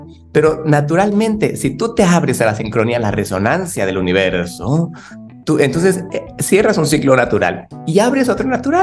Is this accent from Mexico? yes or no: yes; Mexico; ¿será que la cercanía con los gringos nos está haciendo como medios gringos a los mexicanos?